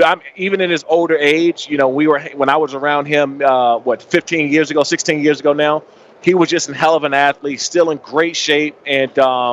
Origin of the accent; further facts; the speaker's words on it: East Coast, United States; and I'm from the East Coast, so we're not used to seeing, you know.